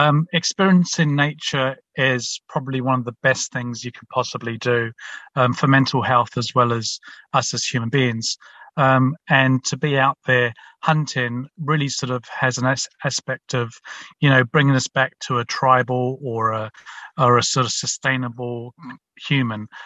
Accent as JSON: {"language": "English", "region": "London", "country": "United Kingdom", "tie": "born or raised there", "also_born_or_lived": "Scotland", "said": "We lost everything in a war in Cyprus. And then came to London. I was born in Scotland originally. But, it was really tough growing up. But mum and dad did a really good job with us four boys. Just grew up opposite a large park in London."}